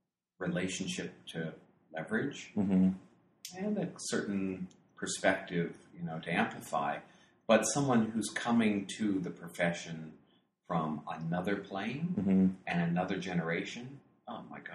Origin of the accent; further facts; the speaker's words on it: Pittsburgh, Pennsylvania, United States; also born or lived in Ohio; I moved from south of Toledo, Ohio, back to where I grew up in Pittsburgh